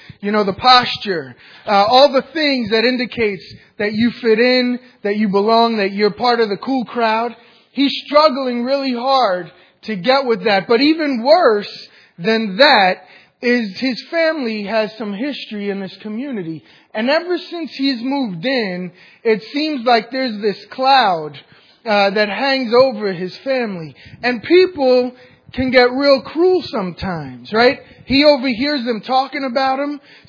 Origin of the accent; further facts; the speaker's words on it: New York City, New York, United States; I'm from New York City.